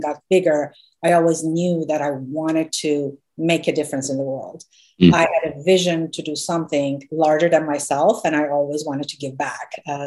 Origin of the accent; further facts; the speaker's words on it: Iran; moved away as an adult; now in United States; So I moved to the United States from Iran in 1991 to go to college.